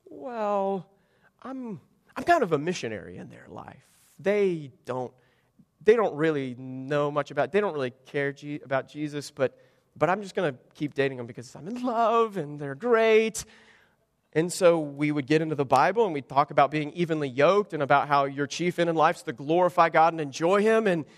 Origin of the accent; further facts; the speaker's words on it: Kansas, United States; So I mentioned I'm from Kansas, otherwise known as Tornado Alley.